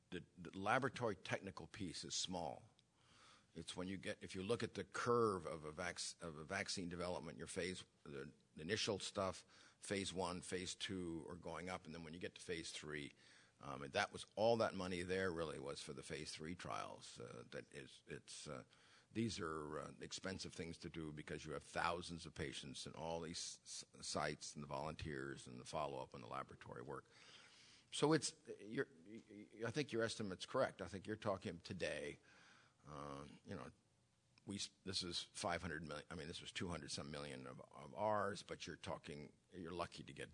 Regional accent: California, United States; I was raised in Marin County, and we have Marin County housewives talking about not vaccinating their children

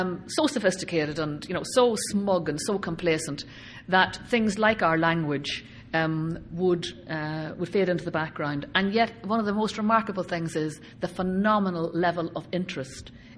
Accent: Belfast, Northern Ireland, United Kingdom; I certainly didn't think when I lived in Belfast, I grew up in Belfast

